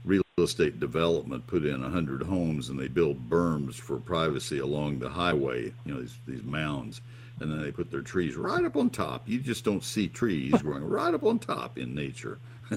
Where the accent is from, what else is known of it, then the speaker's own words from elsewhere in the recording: College Station, Texas, United States; I grew up in College Station, and they were plentiful in Brazos County.